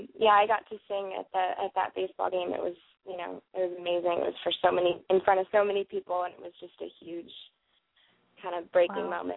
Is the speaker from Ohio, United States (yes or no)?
yes; Ohio, United States; I'm from Ohio originally